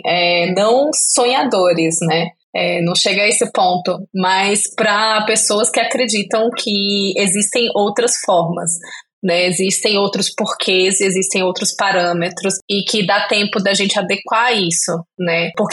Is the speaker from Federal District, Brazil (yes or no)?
yes; Brasília, Federal District, Brazil; eu sou de Brasília, então aqui em Brasília tudo vira assim, tudo tem um cheiro de política, né?